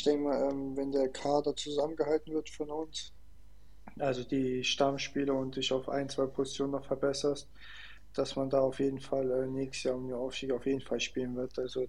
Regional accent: Riesa, Saxony, Germany; Ja, ich bin in Riese aufgewachsen.

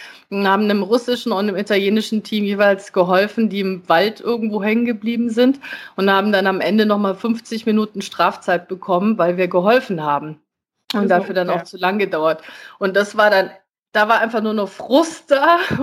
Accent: Netherlands; German is a second language

